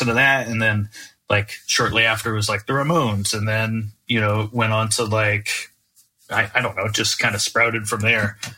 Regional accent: Naples, Florida, United States; especially growing up in Naples

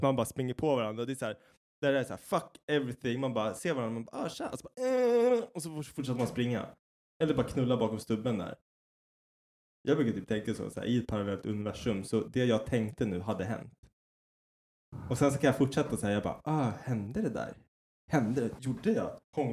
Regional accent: Sweden; Nej, men jag är så jävla svensk.

